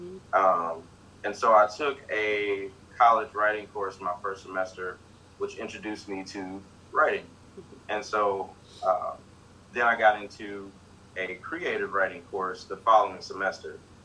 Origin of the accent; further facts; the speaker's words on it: Mississippi, United States; I grew up in Mississippi, right smack dab in the middle of the Delta. I was raised by my grandparents.